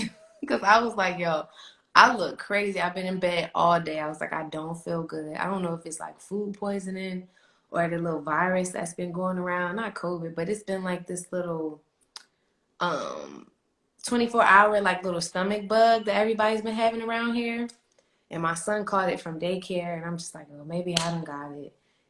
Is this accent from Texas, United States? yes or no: no; Rochester, New York, United States; You know, we're originally from New York. I was born in Rochester.